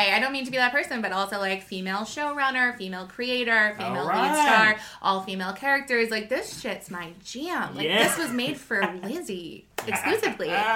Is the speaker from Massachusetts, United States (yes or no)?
yes; Massachusetts, United States; it was about a town right outside of Boston. I grew up outside of Boston.